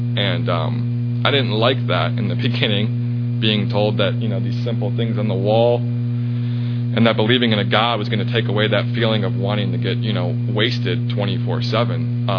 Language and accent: English; Chicago, Illinois, United States; I grew up in Chicago in an alcoholic, drug-infested home.